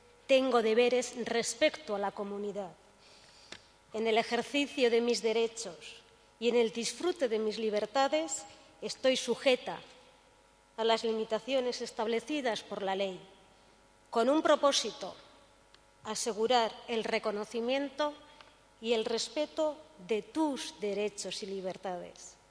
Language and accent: Spanish; Guernica, Basque Country, Spain; Y yo, dos particularidades traigo, de donde vengo y con quienes vengo. Guernica.